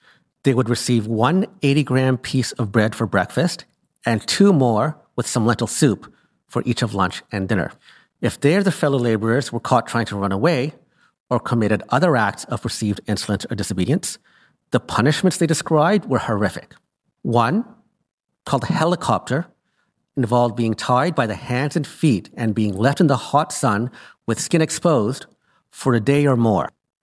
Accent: Canada; I returned home to Canada and discussed with my colleagues.

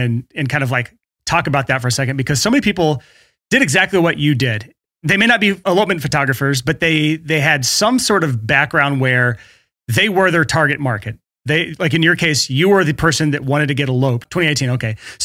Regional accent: the South, United States; as someone who's born and raised in the South

